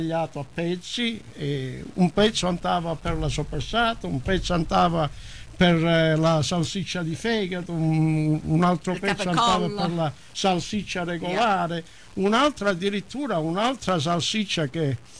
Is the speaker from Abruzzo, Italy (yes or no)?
no; Calabria, Italy; questa tradizione calabrese, perché noi siamo calabresi, il salame calabrese è uno dei migliori al mondo.